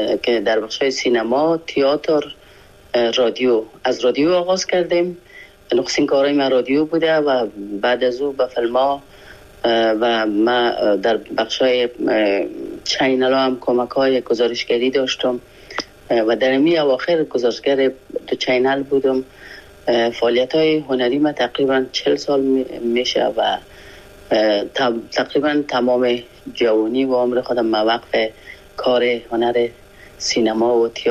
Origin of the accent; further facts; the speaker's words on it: Afghanistan; moved away as an adult; now in France; بعد از سقوط دوران حکومت ما تقریبا یک 5 روز 6 روز بعد از او از افغانستان برآمدم، فرانسه آمدم